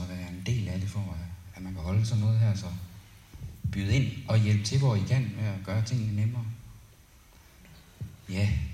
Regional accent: Copenhagen, Capital Region of Denmark, Denmark; Jeg er født og opvokset i København.

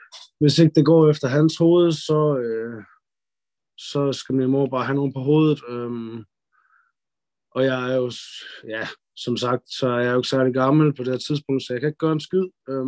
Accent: Viborg, Central Denmark Region, Denmark; born there; Jeg er født på Viborg sygehus. Har boet sammen med min mor det meste af mit liv.

